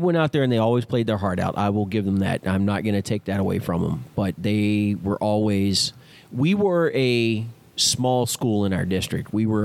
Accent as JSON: {"language": "English", "town": "Dallas", "region": "Texas", "country": "United States", "tie": "born or raised there", "said": "I was born and raised I was born in Dallas, I was raised in the area of Dallas, right? Like 30 minutes south of Dallas. So I grew up with the Cowboys."}